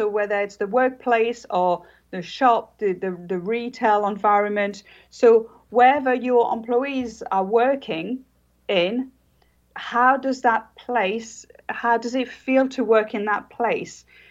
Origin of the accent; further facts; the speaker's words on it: France; English is a second language; now in Jersey; Well, I am actually French.